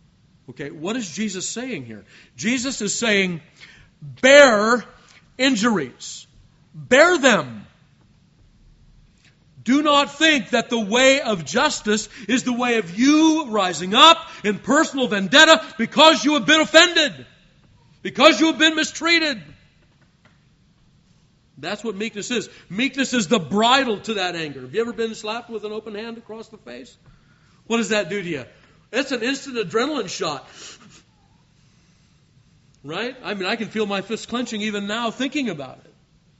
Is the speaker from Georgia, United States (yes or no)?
no; Los Angeles, California, United States; I grew up in Los Angeles.